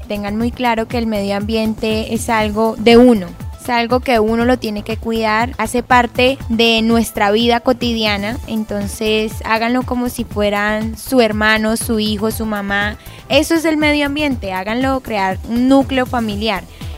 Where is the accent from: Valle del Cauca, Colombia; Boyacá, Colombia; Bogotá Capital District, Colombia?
Valle del Cauca, Colombia; Restrepo; born there; Yo nací en Restrepo, Valle del Cauca. De allá es toda mi familia, del Valle del Cauca.